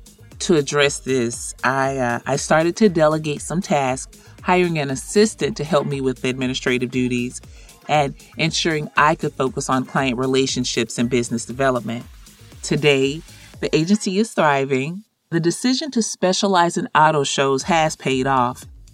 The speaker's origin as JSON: {"language": "English", "town": "Atlanta", "region": "Georgia", "country": "United States", "said": "from Atlanta, Georgia."}